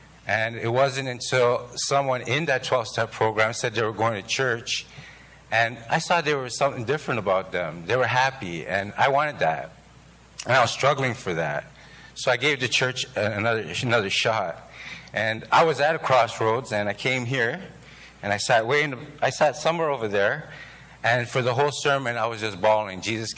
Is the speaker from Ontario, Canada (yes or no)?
yes; Toronto, Ontario, Canada; I come from Toronto